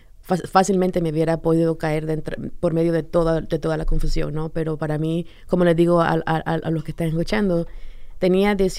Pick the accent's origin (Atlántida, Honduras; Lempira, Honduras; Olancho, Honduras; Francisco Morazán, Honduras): Francisco Morazán, Honduras; Tegucigalpa; Nací en Tegucigalpa, Honduras. Ahí fue donde crecí.